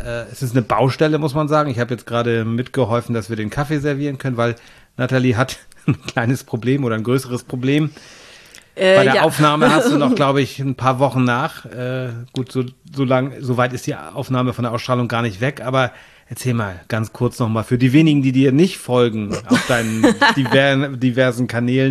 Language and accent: German; Lübeck, Schleswig-Holstein, Germany; Ich habe sie in Lübeck besucht, in meiner alten Heimat.